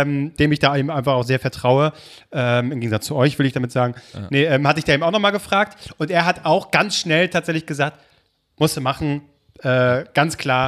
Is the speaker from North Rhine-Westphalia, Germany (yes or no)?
no; Berlin, Germany; ich bin aus Berlin.